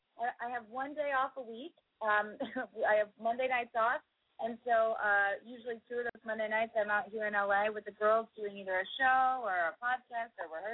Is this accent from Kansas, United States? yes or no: no; Los Angeles, California, United States; also born or lived in New York; Yeah, I started, I moved to New York to do theater. It's actually funny, I'm originally from California, the Los Angeles area, and I moved to New York to do theater